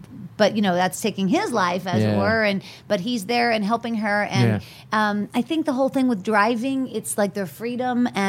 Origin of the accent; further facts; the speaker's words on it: Pittsburgh, Pennsylvania, United States; Pittsburgh, Pennsylvania. We're very Italian as well.